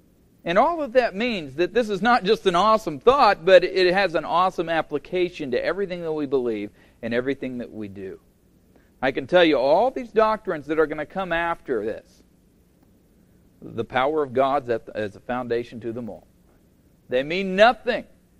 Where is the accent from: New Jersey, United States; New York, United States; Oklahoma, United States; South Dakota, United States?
Oklahoma, United States; well, I came from Oklahoma. I know how quickly it is that a natural disaster can reduce it to rubble.